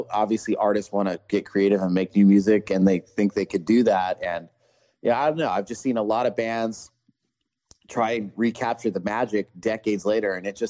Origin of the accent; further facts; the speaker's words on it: Ventura, California, United States; I grew up in Southern California, Ventura to be exact.